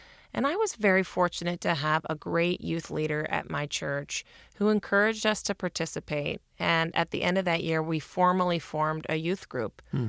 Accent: Pittsburgh, Pennsylvania, United States; You know, growing up in Pittsburgh, Fred Rogers was definitely a celebrity about town.

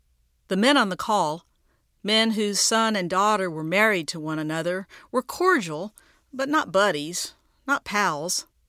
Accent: Arkansas, United States; For little girls growing up in South Arkansas, that was not an option.

